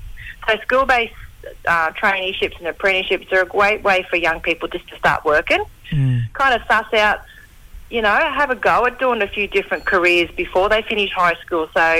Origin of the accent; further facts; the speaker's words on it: Australia; now in Sydney, Australia; So, got two places that I call home now. Gadigal country down here, but Drumble country is my hometown.